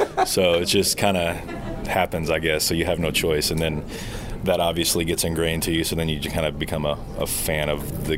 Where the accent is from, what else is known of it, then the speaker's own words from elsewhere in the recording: Kentucky, United States; I think growing up in Kentucky, you don't really have a choice.